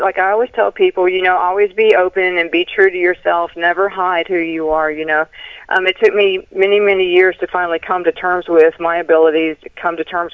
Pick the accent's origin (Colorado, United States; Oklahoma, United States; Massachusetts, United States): Massachusetts, United States; Brockton; born there; I was born in Brockton, Massachusetts.